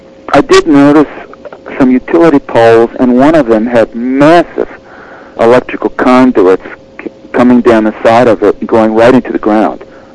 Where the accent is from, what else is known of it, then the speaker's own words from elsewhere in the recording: Virginia, United States; and I'm from Virginia, by the way, originally